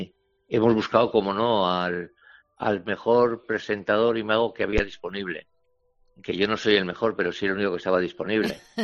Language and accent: Spanish; Bilbao, Basque Country, Spain; van a decir que somos de Bilbao y que somos de Bilbao